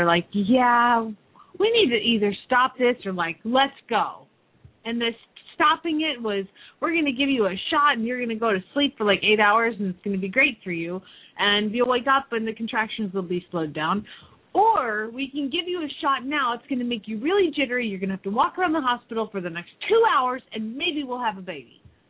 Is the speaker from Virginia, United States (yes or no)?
no; Phoenix, Arizona, United States; from Phoenix, Arizona